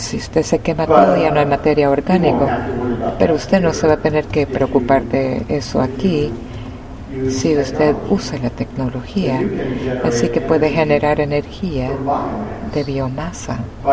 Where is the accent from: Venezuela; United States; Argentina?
United States; Indiana; pero yo crecí en Indiana